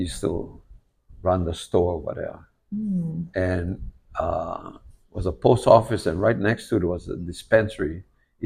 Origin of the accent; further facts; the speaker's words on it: Haliimaile, Hawaii, United States; was born at Puunene Hospital on Hanson Road in 1951, February 23rd. And I grew up in Haile Mai'li, my pineapple plantation. And it's a really good place to grow up, you know.